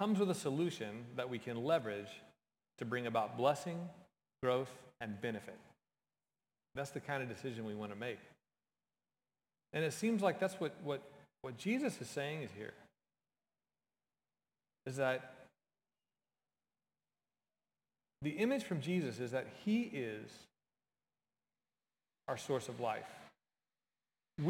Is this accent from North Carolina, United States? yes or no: no; Texas, United States; I was a good Southern Baptist boy growing up in Texas